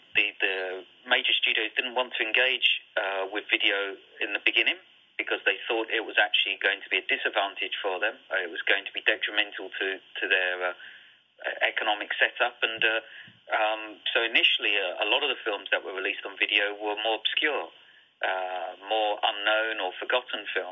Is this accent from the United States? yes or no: no; England, United Kingdom; I grew up in England with what you could call the video age.